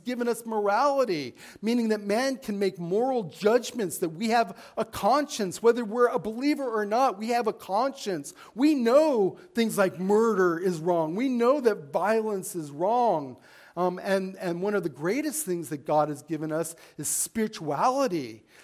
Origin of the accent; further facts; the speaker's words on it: Las Vegas, Nevada, United States; like growing up in Las Vegas, when you go out in your backyard at night, you look up and all you really see is the reflection of the Las Vegas Strip.